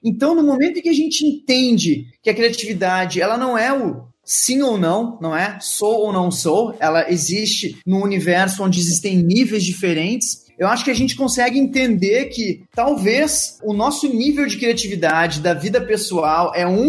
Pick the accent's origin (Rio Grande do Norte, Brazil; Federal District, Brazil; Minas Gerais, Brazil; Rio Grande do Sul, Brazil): Rio Grande do Sul, Brazil; accent: gaúcho; moved away as an adult; now in Portugal; mas meu sotaque não engana, eu sou gaúcho, né? Nascido no Rio Grande do Sul.